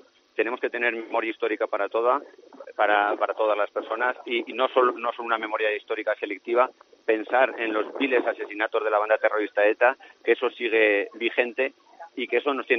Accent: Jaca, Aragon, Spain; imagínate los que somos de Jaca.

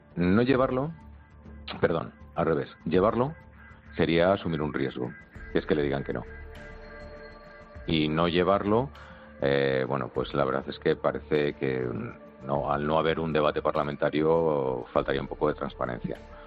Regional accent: Spain

